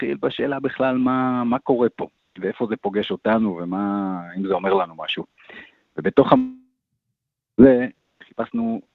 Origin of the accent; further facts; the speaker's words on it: Petah Tikva, Central District, Israel; now in Yeruham, Israel; אז באמת גדלתי בפתח תקווה, היום תושב ירוחם